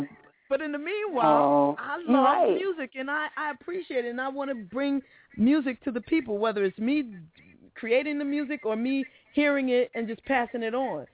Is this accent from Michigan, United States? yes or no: no; New York, United States; But, you know, I'm a New Yorker, so that's how that goes.